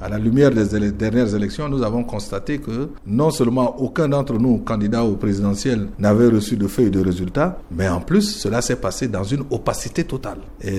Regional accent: Central African Republic; Ben, je suis centrafricain, je suis un responsable politique, je suis un citoyen et nous sommes des centrafricains, nous parlons la même langue de Sango

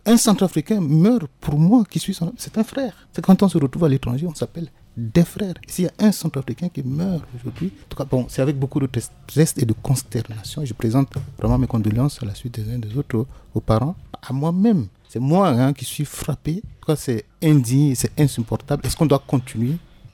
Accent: Central African Republic; Je vais m'avoir celle des députés de la nation qui l'ont exprimé tout à l'heure en tant que centrafricain.

